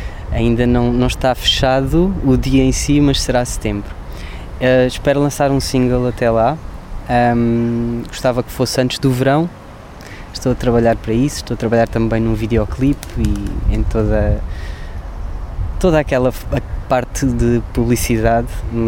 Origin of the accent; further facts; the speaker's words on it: Alentejo, Portugal; eu sou do Alentejo e, portanto, sendo do Alentejo, há uma coisa que me acompanha desde cedo, que é o gostar de estar à mesa.